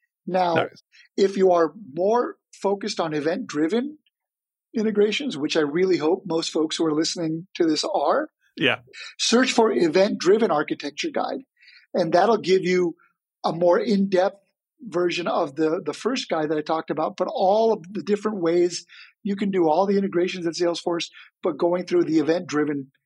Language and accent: English; Canada; So I was born and raised in Canada.